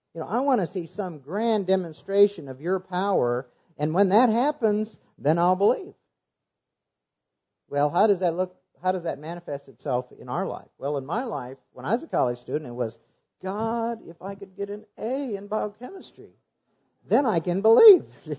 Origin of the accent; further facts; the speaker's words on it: Iowa, United States; I'm from Northwest Iowa. We don't have Baptists up in Northwest Iowa.